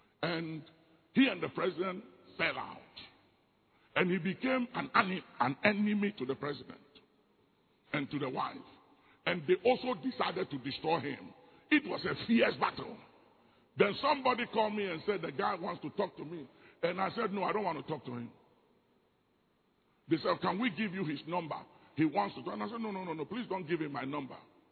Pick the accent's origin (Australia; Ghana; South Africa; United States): Ghana; And as a matter of fact, I'm a Ghanaian. I come from another country and a different tribe and society.